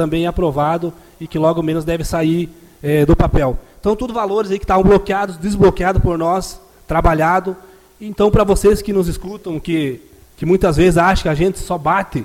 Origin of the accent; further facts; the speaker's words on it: Camporé, Brazil; eu sou munícipe criado, nascido e criado em Camporé